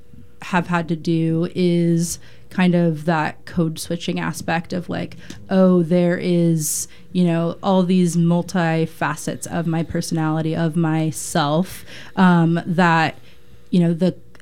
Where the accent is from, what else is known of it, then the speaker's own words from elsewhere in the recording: Washington, United States; now in Portland, United States; My experience is that I've lived in the Northwest my whole life. So I'm from Washington, kind of lived in different I lived on, you know, the east side of Washington and also the west, and moved to Portland in May of 2020